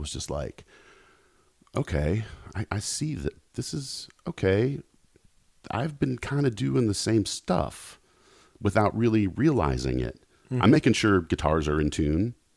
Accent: Tennessee, United States; now in Los Angeles, United States; From Virginia. I'm from Tennessee. We're kind of neighbors. We got that Southern thing. We're both in LA, you know?

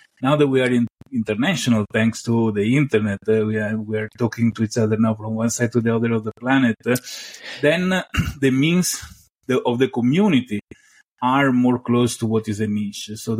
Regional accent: Venice, Veneto, Italy; also born or lived in United States; before I spent decades in the United States, in Florida, because I like hot places. And originally, I'm from Italy, Venice, a city that many people may know for as a tourist destination.

